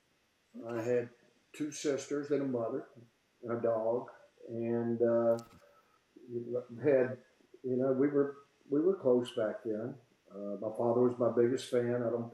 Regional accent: Bogalusa, Louisiana, United States; Okay, I'm from Bogalusa, Louisiana. Played for the Lumberjacks.

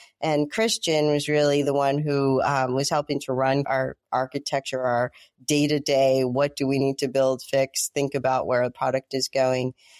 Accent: United States; It was also one of our first marquee customers in the United States, given I'm American

